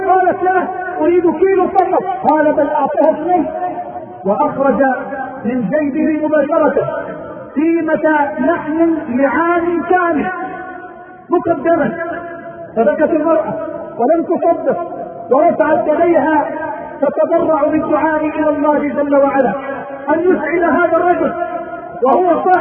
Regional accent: Mansoura, Dakahlia, Egypt; عندنا في المنصورة في مصر

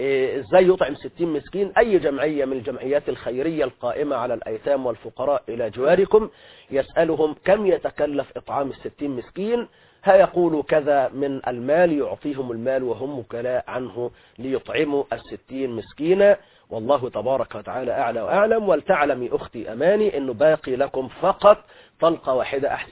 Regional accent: Egypt

